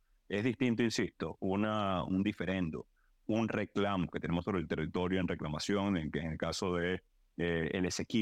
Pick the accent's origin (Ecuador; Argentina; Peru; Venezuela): Venezuela; Lo que nosotros pedimos como venezolanos